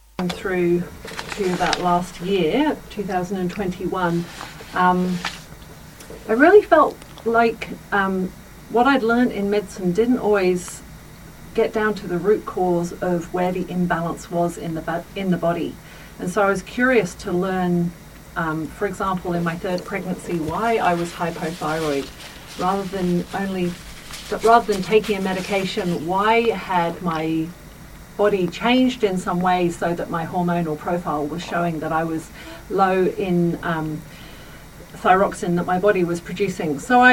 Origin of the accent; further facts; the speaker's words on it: Cambridge, East of England, United Kingdom; So I grew up in England. I spent my first 25 years in England. I grew up in Cambridge and went across to Nottingham Medical School to do their degree there